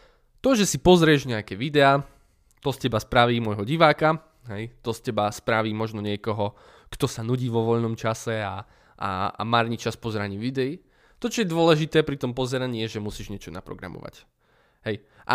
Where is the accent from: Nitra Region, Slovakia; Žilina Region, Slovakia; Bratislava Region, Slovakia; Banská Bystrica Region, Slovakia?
Žilina Region, Slovakia; Trstená; ja pochádzam zo Slovenska, z Trstenej